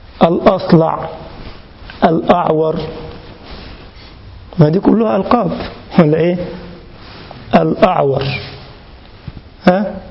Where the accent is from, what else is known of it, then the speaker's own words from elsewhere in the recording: Egypt; عندنا في مصر مثلا تقال لمن اتصف بالعلم، او لكبير سن له الوقار والاحترام.